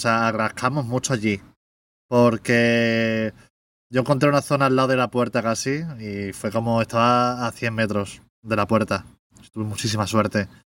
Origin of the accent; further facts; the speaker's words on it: Extremadura, Spain; tú sabes que mi debilidad es Extremadura por mi tierra natal